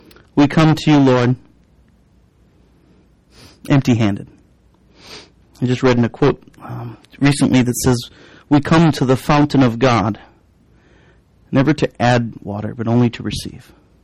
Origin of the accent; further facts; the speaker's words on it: Madison, Wisconsin, United States; my wife and I grew up in the Madison area, both grew up completely unchurched.